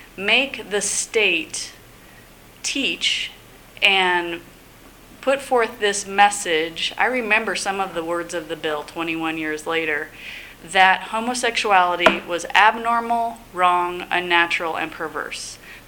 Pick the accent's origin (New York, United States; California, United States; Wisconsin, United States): California, United States; Los Angeles; born there; now in Portland, United States; I was born in 1962 in Los Angeles.